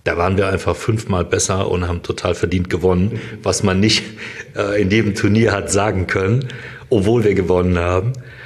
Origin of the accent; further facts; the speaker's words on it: Mannheim, Baden-Württemberg, Germany; Mein Bruder und ich, wir sind in Mannheim aufgewachsen, in der Nähe vom VfR Mannheim